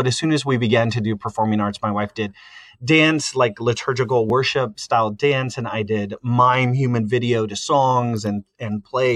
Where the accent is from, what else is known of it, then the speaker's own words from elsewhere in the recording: Fort Wayne, Indiana, United States; So, growing up in Fort Wayne, Indiana, I was a part of a ministry there that really did a lot of outreach through the arts.